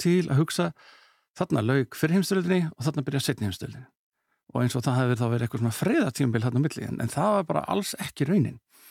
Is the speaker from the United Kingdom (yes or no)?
yes; England, United Kingdom; now in Iceland; Ég ólst upp í Englandi og það er sannlega setni heimstöldin stærri heldur hún er hérna á Íslandi.